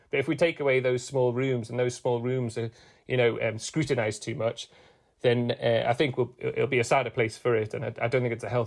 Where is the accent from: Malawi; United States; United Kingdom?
United Kingdom; Newcastle, North East England; So I'm from Newcastle.